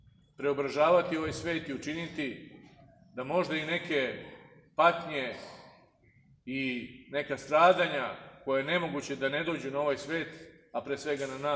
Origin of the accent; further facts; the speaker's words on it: Serbia; To je nešto što mi kao Srbi nosimo u sebi.